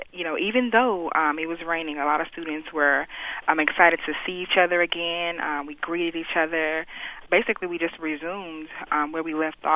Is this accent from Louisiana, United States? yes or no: yes; Baton Rouge, Louisiana, United States; I attended Louisiana State University. I'm originally from Baton Rouge, so I chose to go there and get a different university experience.